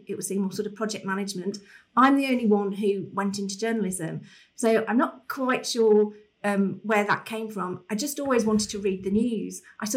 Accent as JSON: {"language": "English", "town": "Walsall", "region": "West Midlands", "country": "United Kingdom", "tie": "born or raised there", "said": "And so we were all born in England, though. In the West Midlands. We were brought up in Walsall in the West Midlands."}